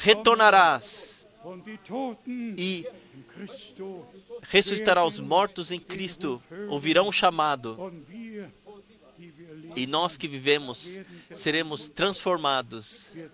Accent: Orlando, Florida, United States; Venho de Orlando.

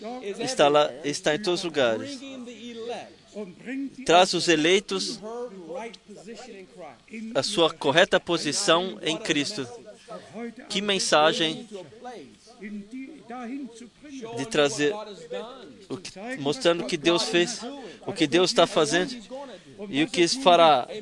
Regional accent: Orlando, Florida, United States; Venho de Orlando.

